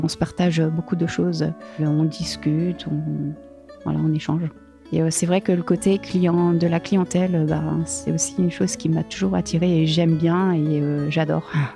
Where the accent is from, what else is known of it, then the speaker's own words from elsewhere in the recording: Grand Est, France; moved away; je suis alsacienne et du coup, ce que j'aime bien, c'est bah, la choucroute.